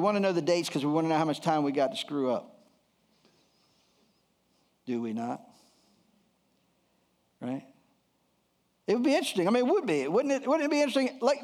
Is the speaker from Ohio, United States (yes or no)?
no; Delaware, United States; I thought I was from the South, honestly. I was Sussex County, Delaware, and found out I was Yankee, and it, like, wrecked my world, man.